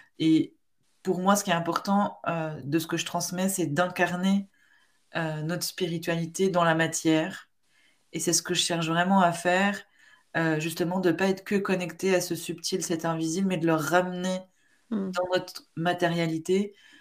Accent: France; now in Sweden; je suis française, mais en effet, je vis au nord de la Suède. Donc, je vis en Suède depuis 4 ans et demi et en Laponie depuis 3 ans et demi.

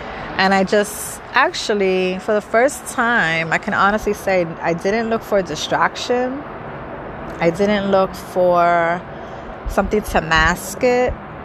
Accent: New York City, New York, United States; I'm from New York City, the Bronx, the borough of the Bronx.

